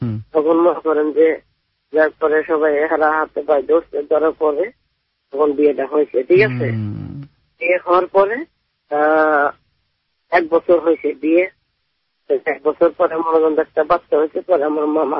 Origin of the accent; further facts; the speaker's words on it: Sirajganj, Rajshahi Division, Bangladesh; now in Gazipur, Bangladesh; এইতো ভাই, আমি গাজীপুর থেকে বলছি। আমার দেশের বাড়ি সিরাজগঞ্জ।